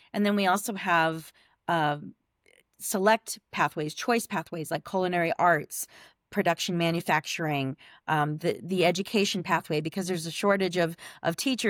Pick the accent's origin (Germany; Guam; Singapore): Guam; And I'm from Guam, which is a little